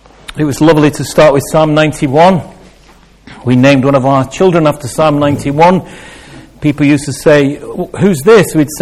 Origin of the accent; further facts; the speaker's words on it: Manchester, North West England, United Kingdom; One is I'm from Manchester